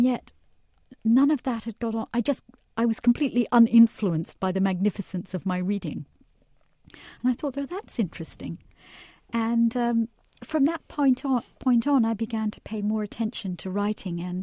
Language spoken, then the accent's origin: English; Scotland, United Kingdom; now in United States; I grew up in a fairly remote part of Scotland. My father taught at a boys' private school that had been founded by the 19th century Prime Minister William Gladstone for the sons of clergymen.